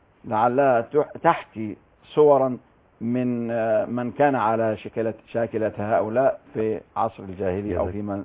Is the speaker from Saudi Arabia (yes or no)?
no; Egypt